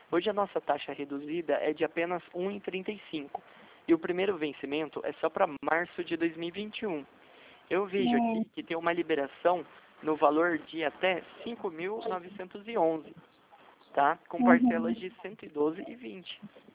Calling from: São José dos Campos, São Paulo, Brazil; Não, eu falo de São José dos Campos, interior de São Paulo. É que o meu sotaque é diferente, né?

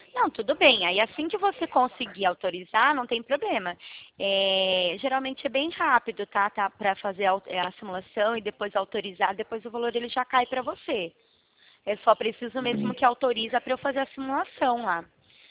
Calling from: Marília, São Paulo, Brazil; Eu falo aqui da cidade de Marília, meu escritório é aqui em Marília.

